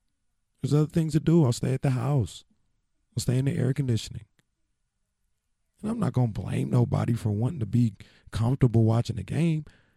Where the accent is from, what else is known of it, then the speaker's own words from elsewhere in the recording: Sacramento, California, United States; I'm not from the Bay Area. I'm from Sacramento.